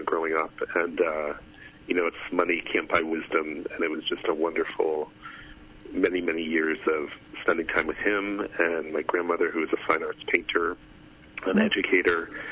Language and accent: English; Connecticut, United States; I think overall just growing up, I grew up in Connecticut, and it was kind of an interesting time when my parents had my father's family come live with us